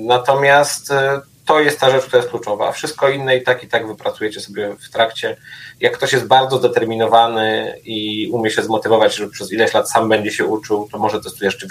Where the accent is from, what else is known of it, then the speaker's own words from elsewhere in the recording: Skierniewice, Łódź Voivodeship, Poland; Ale ja jestem ze Skierniewic, mam moralne prawo jakby do hejtu.